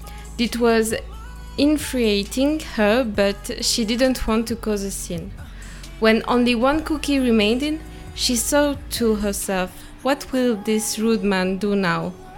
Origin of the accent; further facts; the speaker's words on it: Brittany, France; English is a second language; I come from a very little city near to Rennes in Brittany in France, and I'm very happy to be here in Macedonia in Prelep.